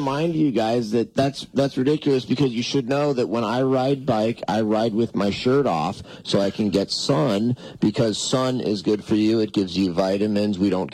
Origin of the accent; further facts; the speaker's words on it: Montana, United States; Frankly, growing up in Montana, and I always sort of thought, hey, this is a free state.